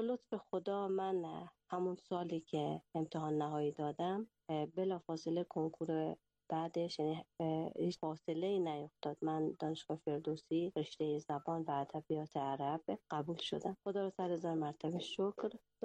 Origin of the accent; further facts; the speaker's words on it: Mashhad, Razavi Khorasan, Iran; born there; 29 سالمه، متولد سال 1375 در مشهد دنیا اومدم. پدر مادرم توی افغانستان به دنیا اومدن، تا اونجایی که من بدونم اصالتاً از بلخاب هستن.